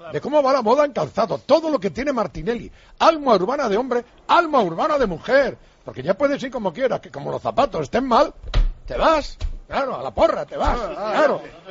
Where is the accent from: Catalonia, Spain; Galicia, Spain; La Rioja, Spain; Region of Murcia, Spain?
Galicia, Spain; Padrón; de mi pueblo, del gran pueblo de Padrón.